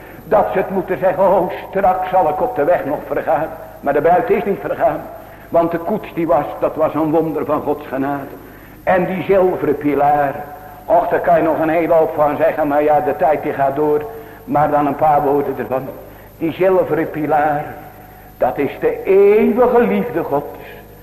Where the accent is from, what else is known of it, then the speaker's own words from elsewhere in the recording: Zevenhuizen, South Holland, Netherlands; Als kleine jongen heb je er in Zevenhuizen, waar ik geboren ben, wel eens naar gekeken.